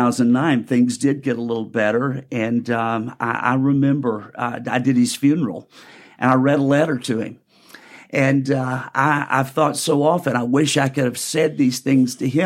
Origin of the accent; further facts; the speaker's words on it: Arkansas, United States; I grew up in Arkansas.